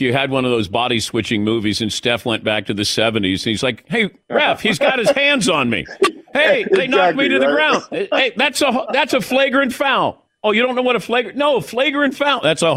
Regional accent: Mason, Ohio, United States; also born or lived in Zanesville, Ohio; Yeah, I was born in Zanesville, Ohio. Wasn't really raised there.

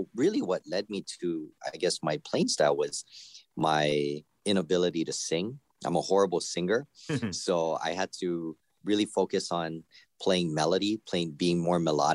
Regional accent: Hawaii, United States; I was born and raised in Hawaii, so we all learn how to play the ukulele there.

